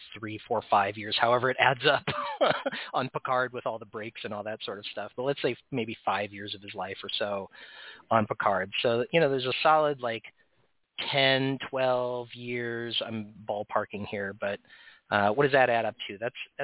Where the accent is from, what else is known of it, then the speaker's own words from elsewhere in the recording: United States; As a person from the United States, I know where London is.